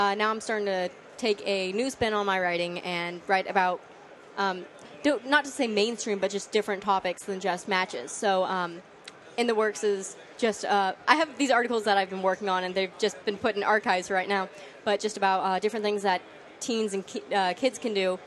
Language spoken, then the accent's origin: English; California, United States; I don't really see that where I'm from. I'm from California, so it's kind of not spoken about that much.